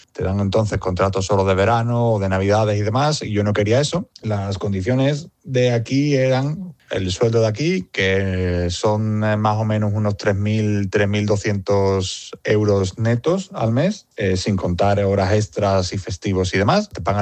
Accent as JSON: {"language": "Spanish", "town": "Cádiz", "region": "Andalusia", "country": "Spain", "lives_now": "Norway", "said": "Yo me vine porque yo soy de Cádiz."}